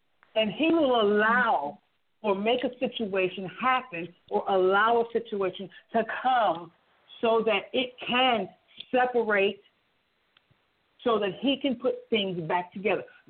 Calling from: North Chesterfield, Virginia, United States; I'm calling from North Chesterfield, Virginia.

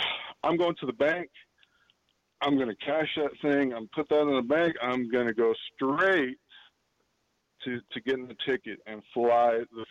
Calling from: Texas, United States

